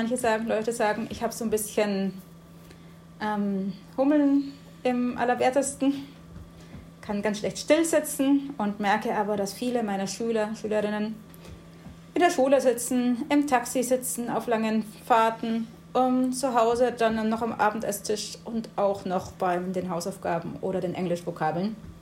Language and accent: German; Nuremberg, Bavaria, Germany; now in Chemnitz, Germany; komme nicht aus Chemnitz, sondern aus Nürnberg. Bin jetzt aber seit 2 Jahren auch in dieser wunderschönen Stadt in Sachsen.